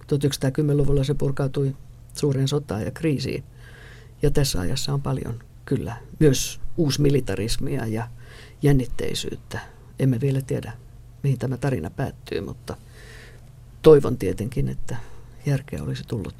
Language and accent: Finnish; Helsinki, Uusimaa, Finland; also born or lived in Colombia; itsehän en ole junan tuoma Helsinkiin, vaan Helsingissä asunut sen jälkeen, kun sieltä Kolumbiasta tultiin kotiin 59, niin viettänyt lapsuuteni esikaupungissa Pohjois-Aakassa ja sitten avioliiton myötä Lauttasaaren kautta Kruununhakaan